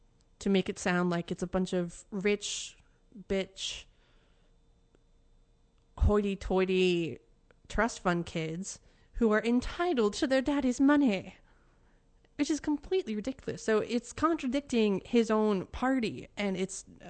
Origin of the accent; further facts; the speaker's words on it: Montana, United States; And I'm from Montana, so I can compare and contrast, and it's fair.